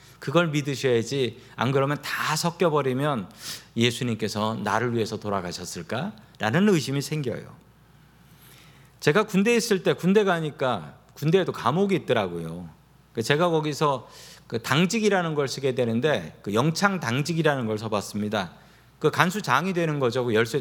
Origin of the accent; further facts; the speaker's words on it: Seoul, South Korea; 저는 아주 가난한 집에서 태어났습니다. 서울에서 살기는 했지만 봉천동에 있는 무허가 주택에서 살았고 고등학교 때까지 무허가 주택에서 살았습니다.